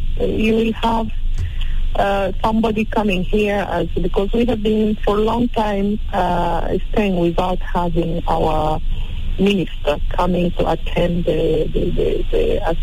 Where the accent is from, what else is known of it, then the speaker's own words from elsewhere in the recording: South Sudan; though we come from South Sudan, but we cannot all the time defending the interests of South Sudan alone